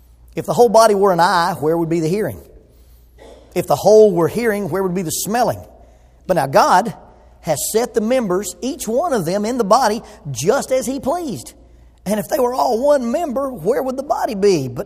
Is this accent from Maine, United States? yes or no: no; Oxford, Alabama, United States; I grew up in Oxford, Alabama, a little town between Atlanta and Birmingham.